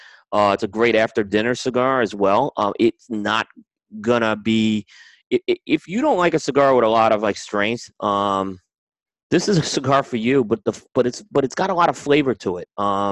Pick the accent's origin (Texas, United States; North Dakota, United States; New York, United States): New York, United States; We're both from New York.